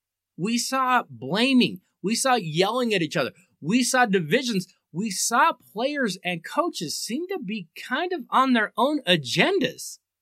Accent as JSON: {"language": "English", "region": "Colorado", "country": "United States", "tie": "born or raised there", "said": "Deion Sanders came to Colorado and made college football in my home state at least somewhat interesting."}